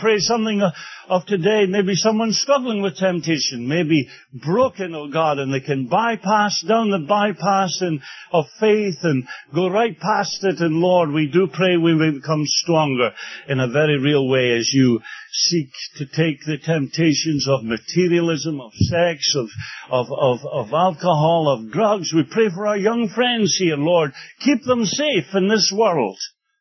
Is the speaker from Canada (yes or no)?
no; Scotland, United Kingdom; moved away as an adult; now in United States; when we first came to America, we came from Scotland, totally naive, Scottish assemblies. We believed the whole world was like Scottish assemblies